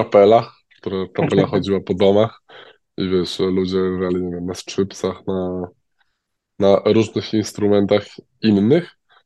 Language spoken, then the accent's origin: Polish; Subcarpathian Voivodeship, Poland; ja jak byłem mały, to też u mnie na Podkarpaciu w Wigilię chodziło się po domach